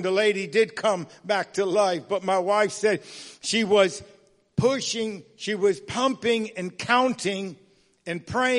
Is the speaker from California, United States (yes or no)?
no; New York, United States; I'm a New Yorker. I like pizza.